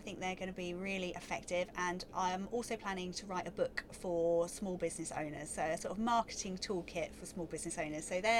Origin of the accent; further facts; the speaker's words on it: Sheringham, East of England, United Kingdom; You can't beat a Norfolk person. I'm originally from Sheringham